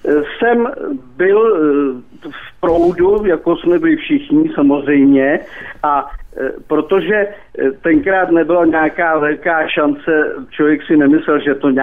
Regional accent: Plzeň, Plzeň Region, Czechia; já jsem z Plzně původně, ale bydlím na jihu tady od Plzně pár kilometrů.

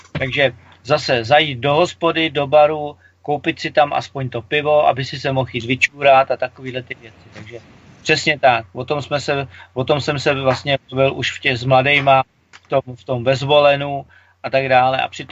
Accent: Prague, Czechia; Já jsem Pražák a jsem rád, jako, nebo podkovaný, nebo vychovaný, jako, já vím, horou Vítkov, větrem, který proudil kolem hory Vítkov, vošlehaný. Jo. A můžu říct, jsem rád, že jsem vlastně z toho amorálního města pryč

